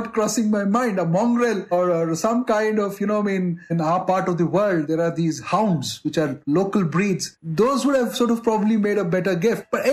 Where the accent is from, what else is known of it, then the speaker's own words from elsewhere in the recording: Bangalore, Karnataka, India; and I come from Bangalore